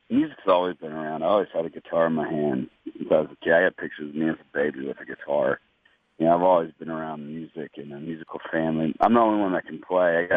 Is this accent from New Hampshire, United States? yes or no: no; Memphis, Tennessee, United States; born there; also born or lived in Biloxi, United States / Las Vegas, United States / Dallas, United States; I was born in Memphis, Tennessee. From there, I moved to Biloxi, Mississippi, and then from Biloxi to Las Vegas, and then Las Vegas to Dallas, and then Dallas back to Memphis